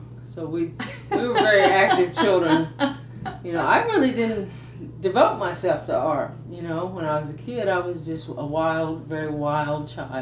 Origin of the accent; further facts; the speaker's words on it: Muskogee, Oklahoma, United States; I was born in Muskogee, 1961, and I grew up in Muskogee.